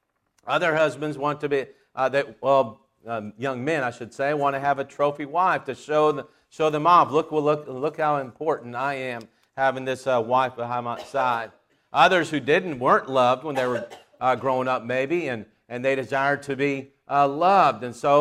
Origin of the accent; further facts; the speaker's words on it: Florida, United States; As I think about growing up in Florida, many people wanted a Ford Mustang, the number one car that people desire.